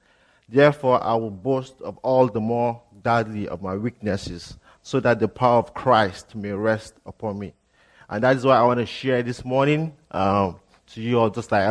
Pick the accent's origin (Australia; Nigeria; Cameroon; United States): Nigeria; And for those of you who are new already, you know that this accent is different. So I'm from Nigeria